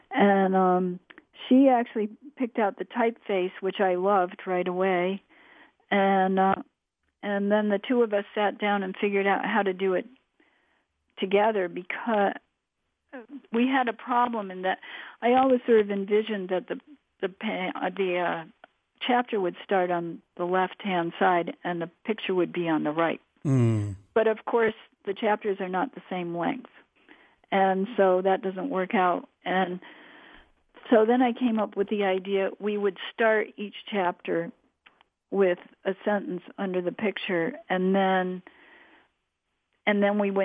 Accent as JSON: {"language": "English", "town": "Ithaca", "region": "New York", "country": "United States", "tie": "born or raised there", "said": "And I grew up right near Cornell University because my father was a professor there."}